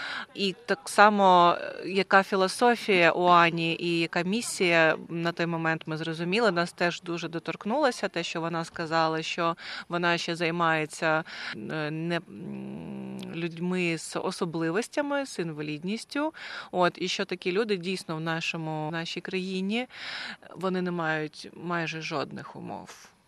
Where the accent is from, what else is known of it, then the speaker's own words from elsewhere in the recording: Mykolaiv, Mykolaiv Oblast, Ukraine; Ми поїхали в моє місто Миколаїв, це моє рідне місто